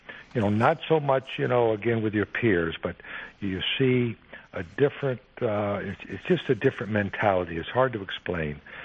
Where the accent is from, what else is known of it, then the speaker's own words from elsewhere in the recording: Wilmington, North Carolina, United States; also born or lived in Tennessee; I was born in Tennessee. I don't remember it. I grew up in a place called Wilmington, North Carolina, where those were my younger years and tender years, and that's where I started this wonderful game of golf.